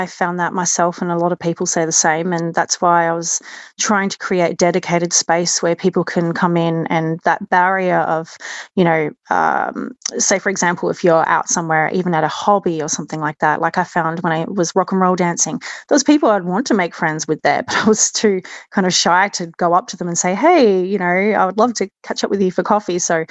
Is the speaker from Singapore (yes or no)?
no; Perth, Western Australia, Australia; now in Christchurch, New Zealand; It started 10 years ago when I had moved from my hometown from Perth in Australia. I moved to New Zealand to Christchurch, and I was very lonely.